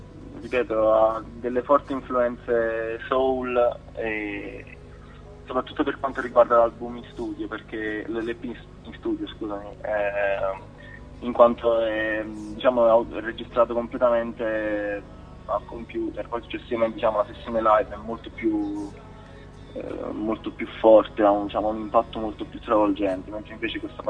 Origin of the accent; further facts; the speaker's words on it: Fisciano, Campania, Italy; veniamo generalmente dalla Campania. Tre di noi siamo di Fisciano, provincia di Salerno